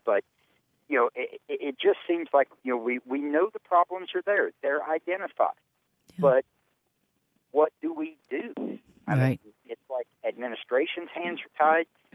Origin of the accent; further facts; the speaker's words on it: Ohio, United States; I remember in seventh grade, you know, I grew up in Southern Ohio.